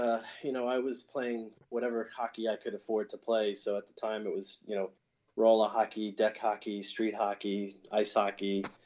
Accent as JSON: {"language": "English", "region": "New York", "country": "United States", "tie": "born or raised there", "said": "So I grew up in Long Island, Suffolk County, in the Islip, Great River area."}